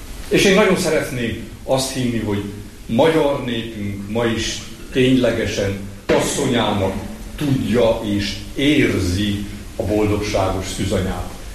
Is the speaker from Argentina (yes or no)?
no; Transylvania, Romania; és hát ugyebár erdélyi vagyok